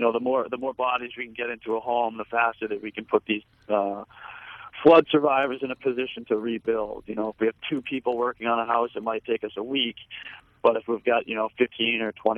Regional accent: Boston, Massachusetts, United States; I'm from Boston, kind of all over the map.

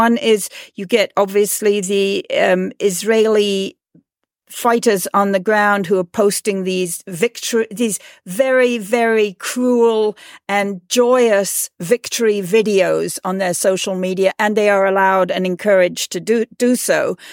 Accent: England, United Kingdom; You know, I grew up in England

